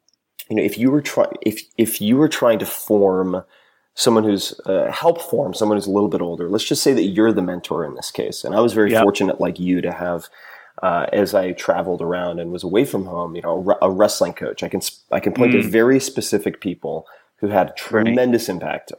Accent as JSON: {"language": "English", "town": "Long Island", "region": "New York", "country": "United States", "tie": "born or raised there", "said": "I grew up on Long Island, then went to transferred to a boarding school, went to Princeton."}